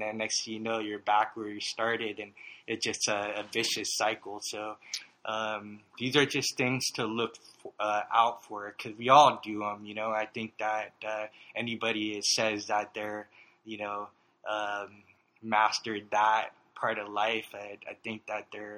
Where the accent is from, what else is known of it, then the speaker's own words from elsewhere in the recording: San Francisco, California, United States; growing up in San Francisco and in an Asian family, Filipino, we had a lot of sort of like Buddhas around the house.